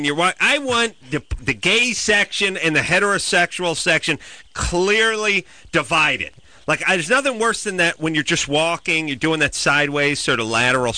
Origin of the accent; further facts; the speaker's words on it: North Hollywood, California, United States; Well, I went to North Hollywood High. I grew up in the San Fernando Valley.